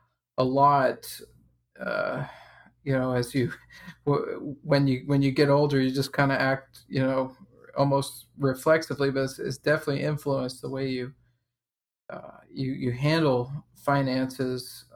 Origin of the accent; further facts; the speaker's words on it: Texas, United States; also born or lived in Louisiana; Grew up in Louisiana and Texas. More Texas than Louisiana, but my family is from Louisiana